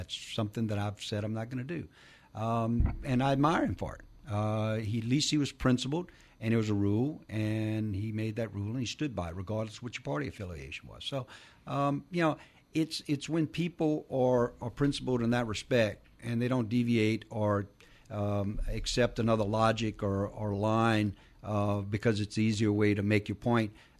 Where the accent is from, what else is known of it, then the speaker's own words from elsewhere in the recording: Louisiana, United States; I come from the South. I come from Louisiana.